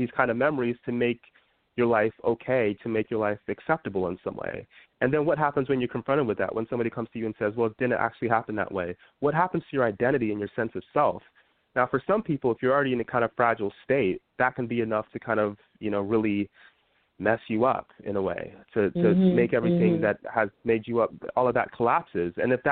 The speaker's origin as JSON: {"language": "English", "country": "United States", "tie": "born or raised there", "said": "You know, I'm born and raised in America. I have a really strong connection to Nigeria because of my parents"}